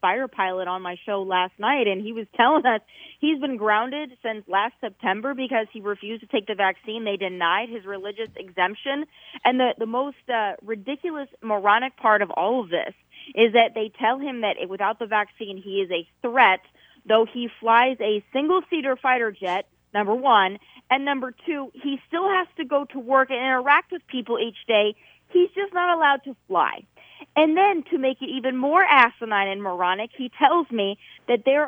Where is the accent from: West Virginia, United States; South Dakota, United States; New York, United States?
South Dakota, United States; She doesn't represent the people of Wyoming, and I can tell you that because I'm from South Dakota.